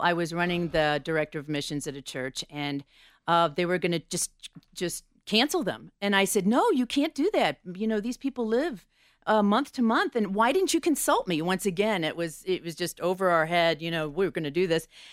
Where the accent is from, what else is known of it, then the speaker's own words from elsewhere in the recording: St. Louis, Missouri, United States; Yes, I was raised in St. Louis, and I was raised as a Presbyterian.